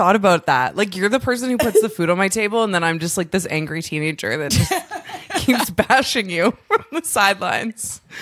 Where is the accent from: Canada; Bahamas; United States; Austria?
Canada; She, her pronouns, and I'm a lesbian from Canada.